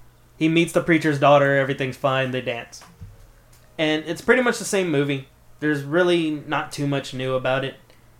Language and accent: English; Boston, Massachusetts, United States; Because we're fucking from Boston.